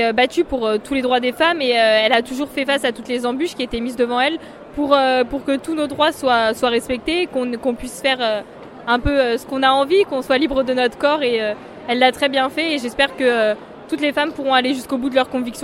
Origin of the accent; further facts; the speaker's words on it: Montézic, Occitanie, France; Je suis originaire de Montézic, une commune de Saint-Amand-Déco.